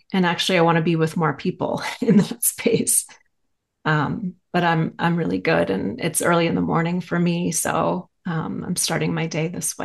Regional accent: Maine, United States; I grew up in Maine and then went to Oberlin College

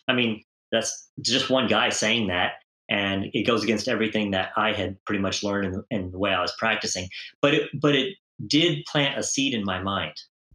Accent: United States; growing up in the United States, it was eat protein, protein, protein.

